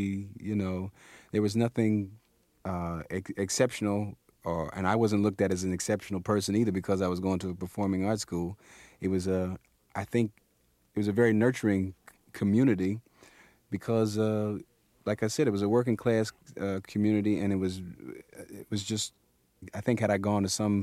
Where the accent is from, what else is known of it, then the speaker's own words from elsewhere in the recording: Cincinnati, Ohio, United States; There was an alternative school program in my hometown of Cincinnati.